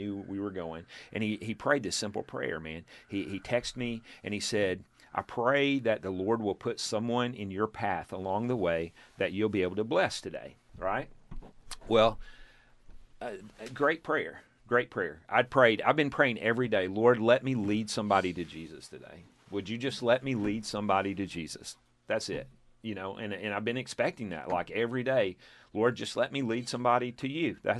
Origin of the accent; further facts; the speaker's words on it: Texas, United States; He's like, hey, I'm from Texas. And we start talking. We grew up in the same area.